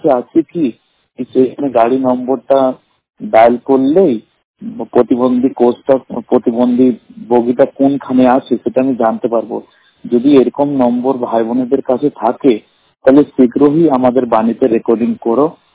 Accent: Allahabad, Uttar Pradesh, India; আমি দুচোখে অন্ধ, আমার বাড়ি হলো ইলাহাবাদ।

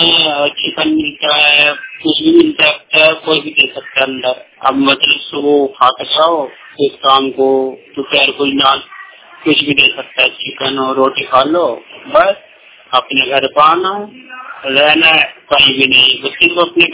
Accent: Meerut, Uttar Pradesh, India; मैं मेरठ का रहने वाला हूँ।

